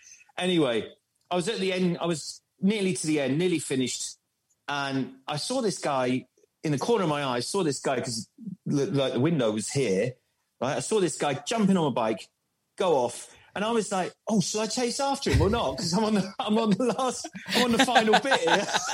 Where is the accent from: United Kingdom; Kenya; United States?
United Kingdom; Bournemouth, South West England; accent: London and Bournemouth mix; also born or lived in Croydon; Our family was always back and forth between Croydon and Bournemouth. My accent is actually a mixture between London and Bournemouth.